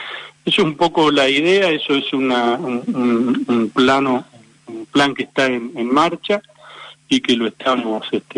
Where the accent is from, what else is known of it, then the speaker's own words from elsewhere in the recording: Bahía Blanca, Buenos Aires Province, Argentina; born there; accent: Córdoba; yo hablo así con este acento neutro oriundo de Córdoba, pero soy nacido en Bahía Blanca